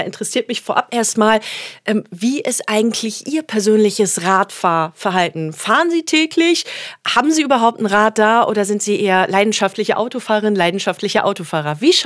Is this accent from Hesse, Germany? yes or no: no; Cologne, North Rhine-Westphalia, Germany; das sage ich als Kölnerin